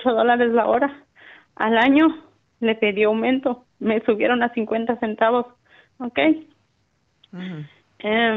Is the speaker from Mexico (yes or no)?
yes; Mexico; Nosotros como mexicanos siempre usamos palabras así, malas